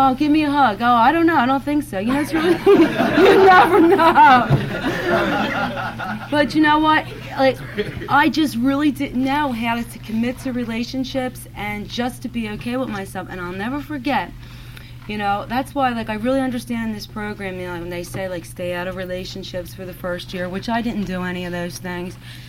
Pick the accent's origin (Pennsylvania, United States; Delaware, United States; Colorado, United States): Pennsylvania, United States; Philadelphia; I grew up in Philadelphia, and let me tell you something, right? My addiction was everywhere.